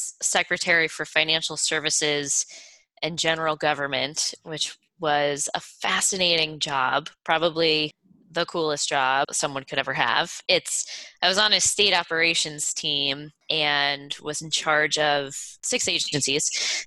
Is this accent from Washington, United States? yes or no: no; Syracuse, New York, United States; So I grew up in Syracuse, New York, and was a big athlete.